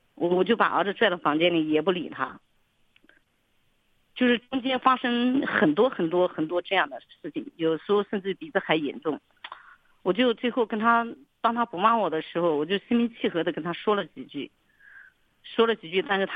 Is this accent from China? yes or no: yes; China; 因为我们内地人很不愿意去表达，特别是我们农村人也不会表达